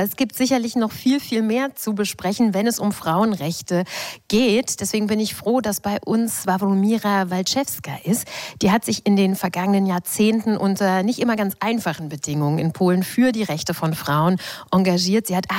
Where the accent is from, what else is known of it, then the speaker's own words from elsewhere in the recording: Germany; Ich bin in der DDR aufgewachsen